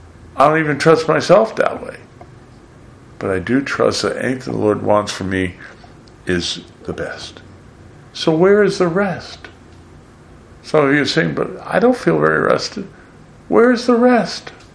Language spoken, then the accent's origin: English; United States; Well, as an American, more importantly, as a Christian